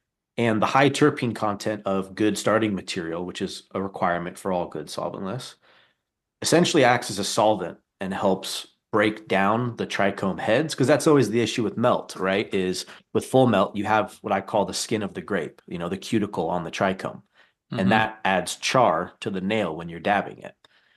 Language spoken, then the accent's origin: English; United States; I will admit I felt a little bit of guilt as an American